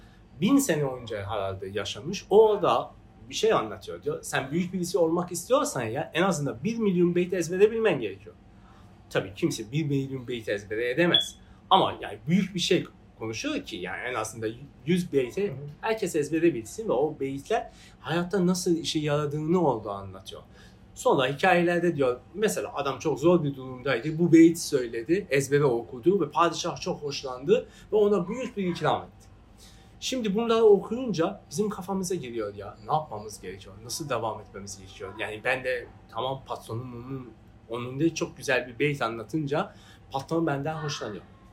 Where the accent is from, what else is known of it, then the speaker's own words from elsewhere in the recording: Iran; Bizim sünnetimizde yani bir İranlı olarak Şehname biliyorsunuz bizim hayatımızda çok önemlidir.